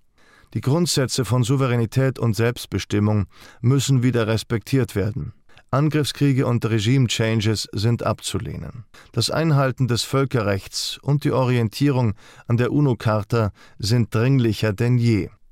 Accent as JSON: {"language": "German", "country": "Switzerland", "said": "Wenn ich als Schweizer Historiker im Jahre 2016 auf das US-Imperium und die NATO blicke"}